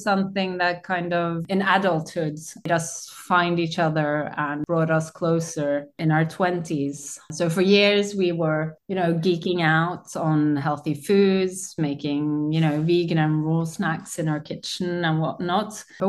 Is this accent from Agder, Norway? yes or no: no; Oslo, Norway; we are two sisters. We grew up in Oslo